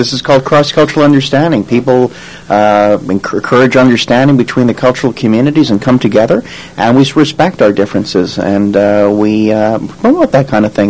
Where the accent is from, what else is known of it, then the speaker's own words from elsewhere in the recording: Canada; not forgetting, of course, that we are Canadian.